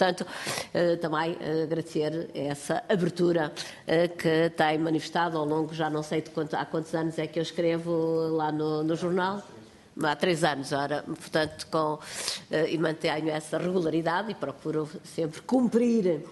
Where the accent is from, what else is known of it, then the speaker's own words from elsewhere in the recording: Bragança, Portugal; para manter essa ligação com a minha terra, com o meu distrito de Natal.